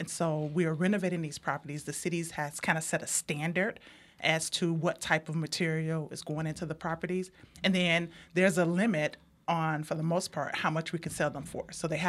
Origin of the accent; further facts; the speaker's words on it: Illinois, United States; now in Milwaukee, United States; And before I moved to Milwaukee, so I'm originally from Illinois.